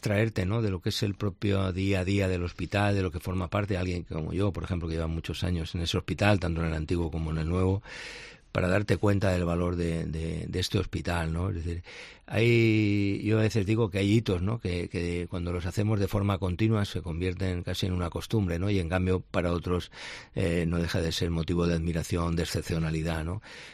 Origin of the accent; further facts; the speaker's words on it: Valencian Community, Spain; pero sí lo viví como valenciano, ¿no?